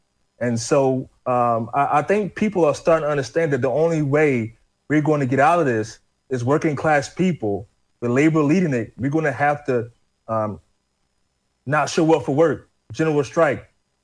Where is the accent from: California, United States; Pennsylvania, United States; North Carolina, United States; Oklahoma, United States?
North Carolina, United States; I was actually on vacation down in my home state of North Carolina.